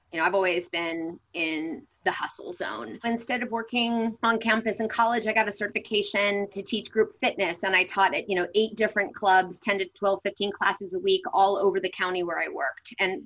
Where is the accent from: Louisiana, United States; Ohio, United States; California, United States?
California, United States; I grew up in the Northern California wine country. My parents were sort of earthy, hippie, surfer types.